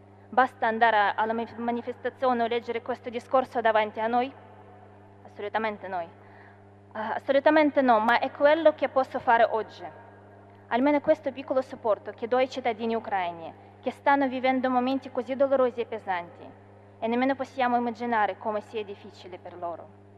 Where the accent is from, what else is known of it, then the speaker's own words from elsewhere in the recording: Russia; vengo dalla Russia.